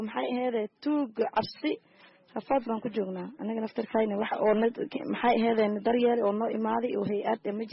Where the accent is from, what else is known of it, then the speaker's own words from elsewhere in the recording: Saakow, Middle Juba, Somalia; now in Kenya; waxaan ka imaaday aniga degmada saako